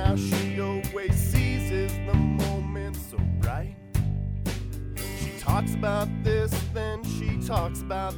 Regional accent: Minneapolis, Minnesota, United States; now in Colorado, United States; Well, we're all originally from Minneapolis. That's where we met. But I've been here for about 2 years. I really like Colorado.

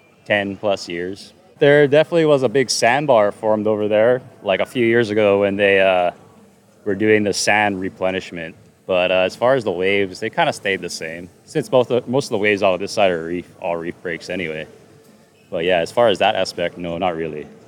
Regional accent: Waikiki, Hawaii, United States; I'm from Waikiki, but I live in Waikiki now.

